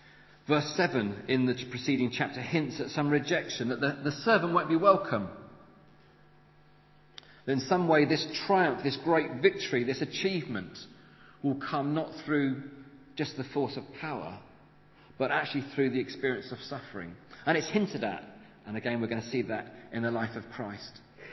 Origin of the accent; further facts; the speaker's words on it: Wales, United Kingdom; just as maybe we understand ourselves as Welsh people, and there's a heritage there